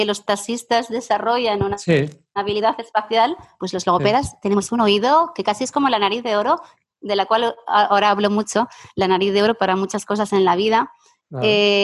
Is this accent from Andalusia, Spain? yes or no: no; Siero, Asturias, Spain; Y yo, bueno, a ver, es cerca de Oviedo. Y dice, ¿pero dónde? Y yo, bueno, en Siero.